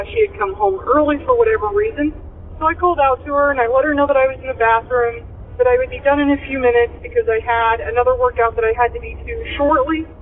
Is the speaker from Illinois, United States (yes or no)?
yes; Illinois, United States; I am from Illinois.